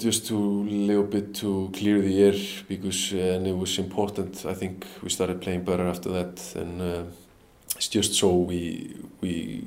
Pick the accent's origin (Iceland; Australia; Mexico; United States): Iceland; Selfoss, Southern Region; Even though if Malmö are playing against my, like, Selfoss, my hometown club, they would like struggle scoring 4 goals in like 20 minutes.